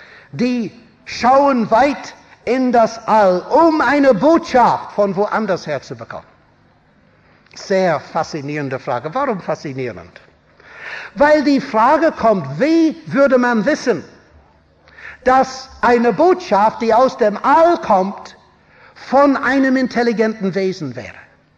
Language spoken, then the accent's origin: German; Armagh, Northern Ireland, United Kingdom; German is a second language; Es war der Erzbischof von meiner Heimatstadt in Armagh in Irland